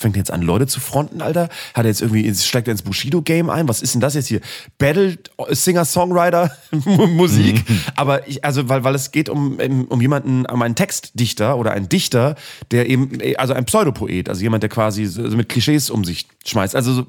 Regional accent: Bremen, Germany; now in Cologne, Germany; Dann bin ich aus Bremen abgehauen, 2003, nach Köln.

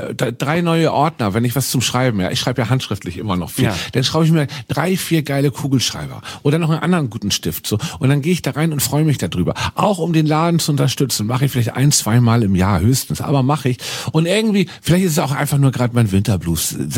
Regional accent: Hamburg, Germany; Weißt du, in Hamburg, da in Eimsbüttel, in meiner Ecke, wo ich groß geworden bin.

